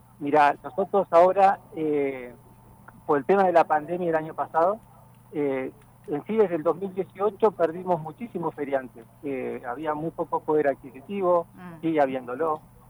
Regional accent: Bajada del Agrio, Neuquén, Argentina; born there; Yo nací en Bajada del Agrio.

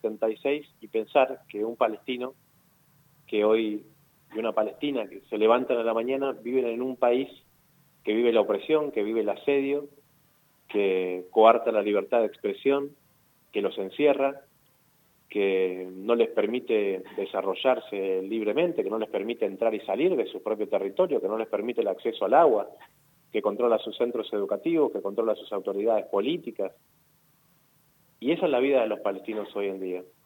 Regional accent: Argentina; me tocó vivir como argentino

